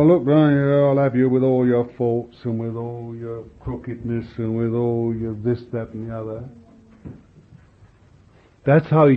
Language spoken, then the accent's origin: English; London, United Kingdom; I'm a Londoner.